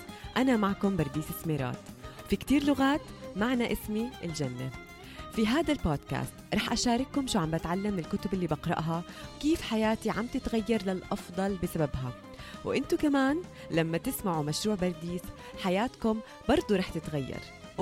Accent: Jordan; أنا من الأردن، اللي ما بيعرفني … اللي تابعني جديد ناسي ليش أنا طلعته لايف أصلا. … مهندسة، أم، مدونة مهارات حياتية، صاحبة بودكاست

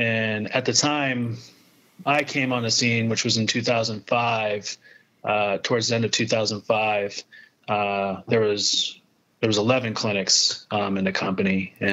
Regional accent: California, United States; I moved back to my home state at the time, which was California.

